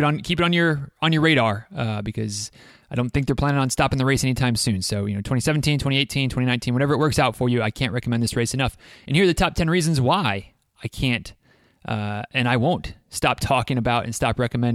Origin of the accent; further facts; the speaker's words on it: Michigan, United States; a tourist town in northern Michigan, that actually this town, Greenville, California, felt a lot like my hometown, except for the mountains.